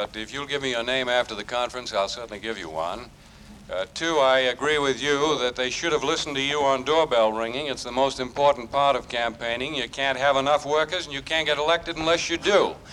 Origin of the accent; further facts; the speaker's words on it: Maine, United States; I come from Maine, incidentally, originally. This is why I sound like Kennedy occasionally.